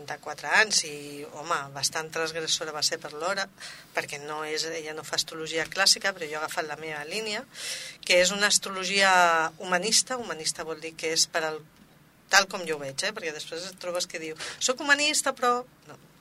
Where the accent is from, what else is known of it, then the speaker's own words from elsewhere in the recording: Barcelona, Catalonia, Spain; jo sóc de Barcelona, de fet, vaig néixer a Barcelona i sempre cada any anàvem a estiujar a Camprodon